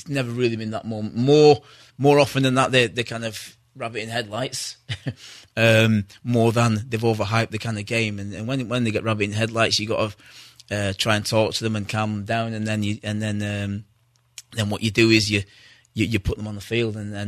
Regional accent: England, United Kingdom; when I grew up in England, it was just me, my brother and my father.

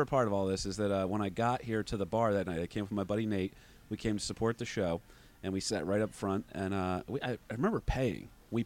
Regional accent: New Jersey, United States; I'm from Jersey. I just moved back home.

